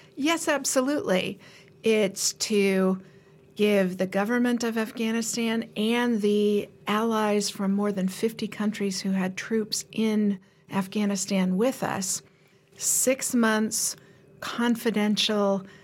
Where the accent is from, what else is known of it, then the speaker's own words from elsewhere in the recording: California, United States; As a Californian, I can tell you we would benefit enormously